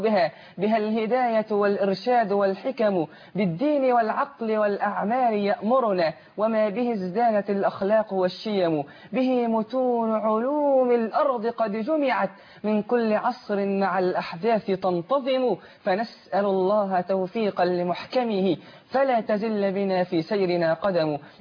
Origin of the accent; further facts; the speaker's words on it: Mit El Ezz, Egypt; بدأت حفظ القرآن الكريم في كتاب قريتي ميت العز على يد الشيخ السيد الحصري، والتحقت بالأزهر الشريف في السادسة من عمري،